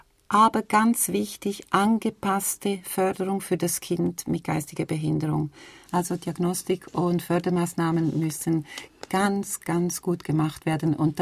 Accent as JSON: {"language": "German", "region": "Ticino", "country": "Switzerland", "said": "Ich bin Tessinerin und deshalb kenne ich mich da aus."}